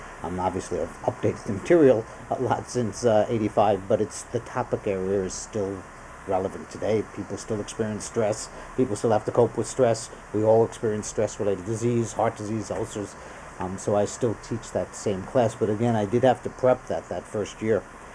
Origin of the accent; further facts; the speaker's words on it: New York, United States; I can contrast them both to Stanford and to growing up in New York.